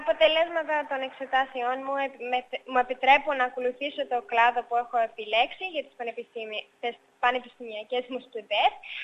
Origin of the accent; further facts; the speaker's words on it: Greece; στην επερηφάνεια που νιώθω ότι είμαι Ελληνίδα και που μιλώ την ελληνική γλώσσα.